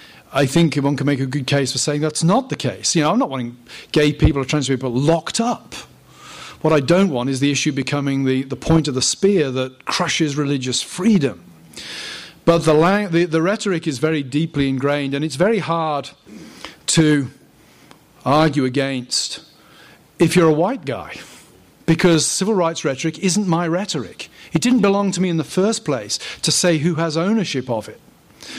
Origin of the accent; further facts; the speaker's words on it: United Kingdom; now in United States; I'm a British guy coming to America from the outside